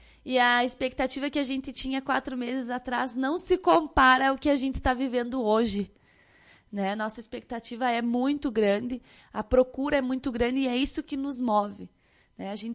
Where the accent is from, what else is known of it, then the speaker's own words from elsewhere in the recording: Lagoa Vermelha, Rio Grande do Sul, Brazil; Sou natural de Lagoa Vermelha, neta da dona Ruth